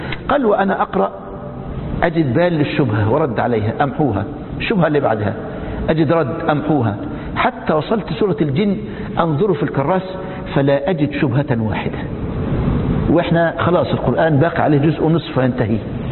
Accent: Egypt; يحضرني موقف طريف حدث عندنا في مصر السبعينات

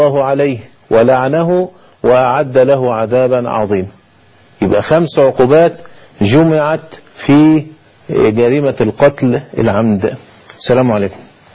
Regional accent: Egypt; احنا عندنا في مصر معظم المقابر ما عدا طبعا في الشرقية وصعيد مصر

